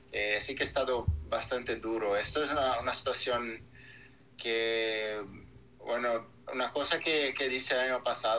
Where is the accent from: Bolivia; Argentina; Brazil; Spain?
Brazil; Spanish is a second language; de tener una Copa del Mundo en mi país, en mi ciudad